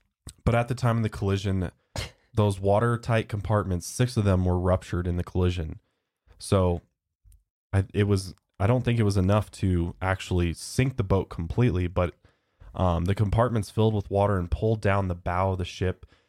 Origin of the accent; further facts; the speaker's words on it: United States; accent: American; I'm so American. Got such an American accent.